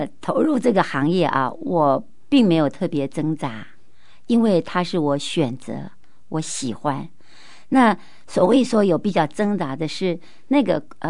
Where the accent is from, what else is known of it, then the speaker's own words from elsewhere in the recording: Keelung, Taiwan; moved away as an adult; 就基隆的和平岛一个小岛，那我就是在那里出生，在那里长大的，我一直到了高中毕业以后才离开那个地方啊。